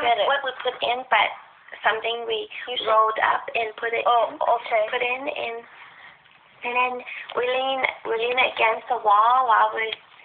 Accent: China; first language Cantonese; English is a second language; Because I dream about my hometown a lot.

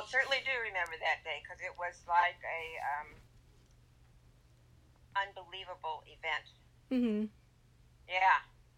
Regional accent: Illinois, United States; we grew up in Illinois, and all the houses in Illinois have basements.

